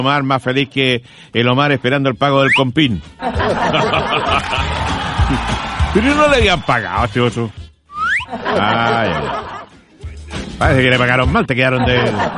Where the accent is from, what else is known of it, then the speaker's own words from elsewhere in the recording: Talca, Maule, Chile; born there; yo nací en Talca, bueno, yo tengo que defender el puerto